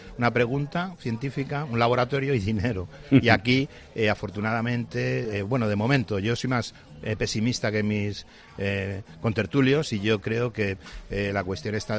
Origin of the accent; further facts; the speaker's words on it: Madrid, Community of Madrid, Spain; now in United Kingdom; yo soy español 100%, de Madrid y del Estudiantes.